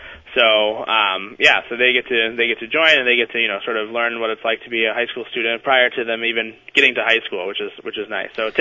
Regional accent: Florida, United States; I went to school in Florida. I'm from Florida.

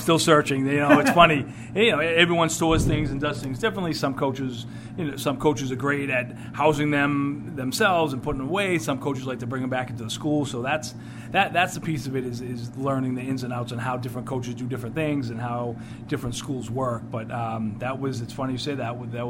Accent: Salem, Massachusetts, United States; being at Salem for 18 years and growing up in Salem, being a Salem guy, so to speak

